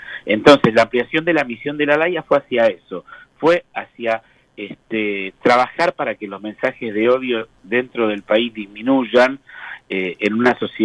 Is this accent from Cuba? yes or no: no; Argentina; como ciudadanos argentinos